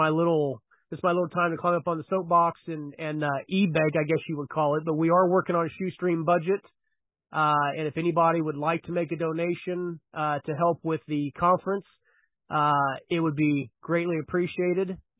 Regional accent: Olathe, Kansas, United States; Olathe, Kansas, my hometown.

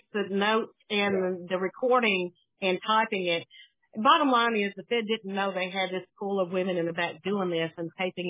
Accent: Dallas, Texas, United States; I grew up in Dallas, yes. My dad was from Dallas.

